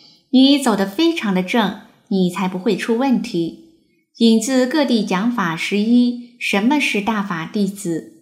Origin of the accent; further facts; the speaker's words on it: China; moved away; 我自己是从大陆过来的